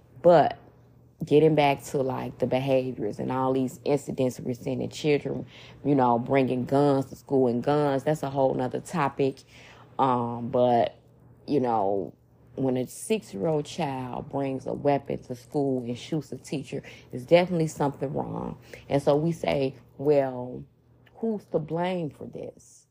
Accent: Chicago, Illinois, United States; You know, once again, I am from Chicago, and over the weekend, it was really nice here

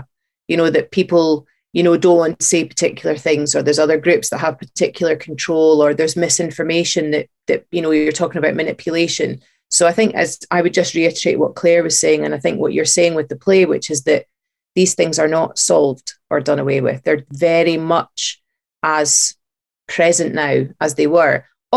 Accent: Scotland, United Kingdom; I mean, I'm from Fife, I grew up in Fife, and I didn't know anything at all about witch trials in Fife.

